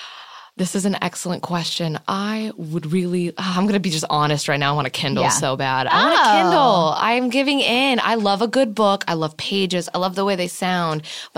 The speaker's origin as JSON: {"language": "English", "region": "California", "country": "United States", "said": "I'm very Californian."}